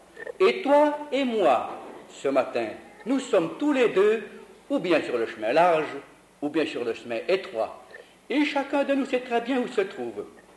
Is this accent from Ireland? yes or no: no; Switzerland; Je crois qu'elles sont clairsemées dans le Nord comme chez nous en Suisse.